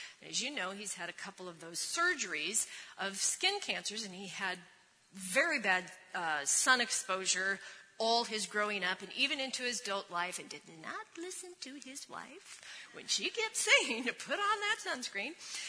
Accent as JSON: {"language": "English", "town": "Napa", "region": "California", "country": "United States", "lives_now": "Modesto, United States", "said": "And then at the end of August, most of you know we're from Napa. We have a home there."}